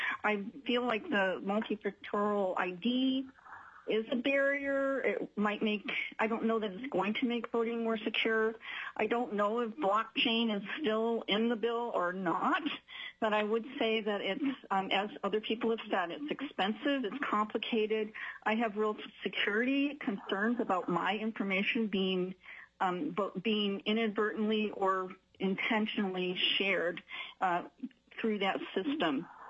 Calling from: Anchorage, Alaska, United States; I'm calling from Anchorage, Alaska. I've been in Alaska since 1984.

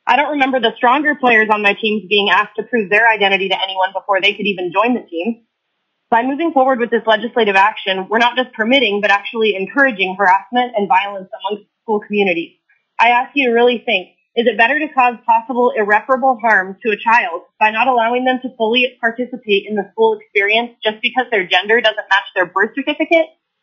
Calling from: Fairbanks, Alaska, United States; I'm calling in from Fairbanks.

